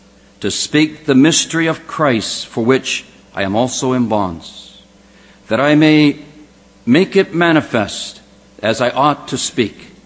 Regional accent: Los Angeles, California, United States; Most of you may know that we come from Southern California, a little place called Los Angeles, better known as L.A., if you'd like.

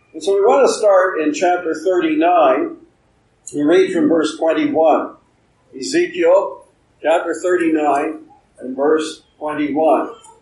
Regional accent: Canada; My parents came from England. My brother was born in England. I was born in Canada. I have no affiliation or association with England at all. I'm Canadian.

